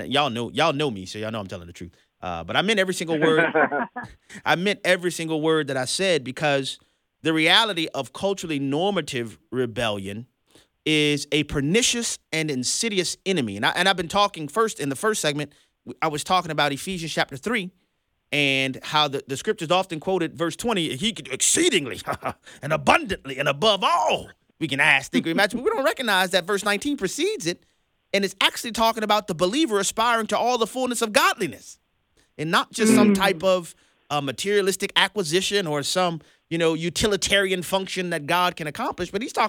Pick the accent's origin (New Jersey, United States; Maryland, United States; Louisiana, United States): Louisiana, United States; New Orleans; these are my friends from my hometown in New Orleans, Louisiana